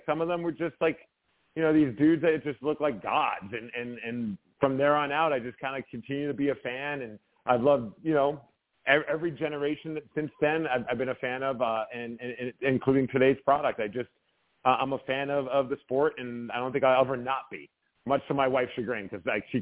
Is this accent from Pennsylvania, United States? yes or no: no; Brooklyn, New York, United States; I grew up in Brooklyn, New York